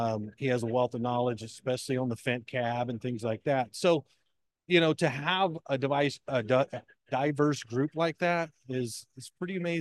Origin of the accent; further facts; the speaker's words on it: Mississippi, United States; I'd been around it for most of my young life growing up in Mississippi, but never really was fully engaged in that world.